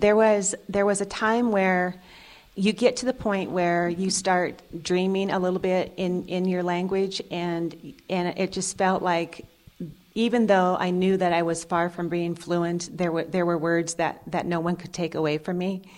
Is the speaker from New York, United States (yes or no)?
no; St. Ignatius, Montana, United States; I grew up in St. Ignatius, Montana, and my mother was a dental assistant right across the street from our house.